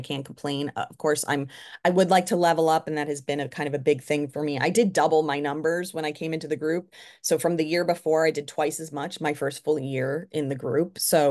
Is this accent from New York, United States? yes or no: yes; New York, United States; I'm a born complainer. I'm a Jew from New York, and like complaining is in my genetics.